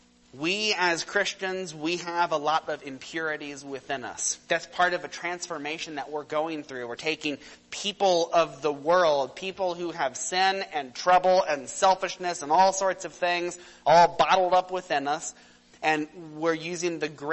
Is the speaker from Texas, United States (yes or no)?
yes; Texas, United States; Well, I'm from Texas, and most of you aren't.